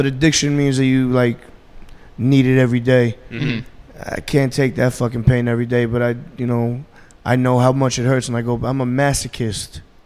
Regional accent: New York, United States; born or raised there

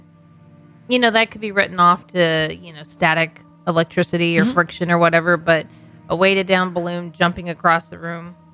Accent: Texas, United States; The Texas City story, I know because I'm from Texas. And that's, you know, part of Texas history.

